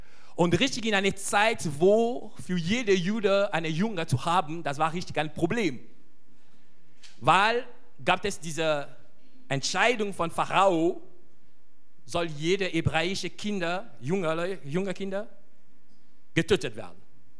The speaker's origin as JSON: {"language": "German", "country": "DR Congo", "second_language": "German", "lives_now": "Nürnberg, Germany", "said": "Ich komme ursprünglich aus dem Kongo."}